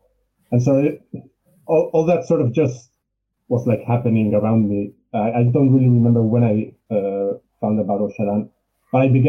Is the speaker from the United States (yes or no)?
no; Bilbao, Basque Country, Spain; English is a second language; when I finished that, I came back to Bilbao, which is my hometown, and began working in professional theater in an independent theater here in Bilbao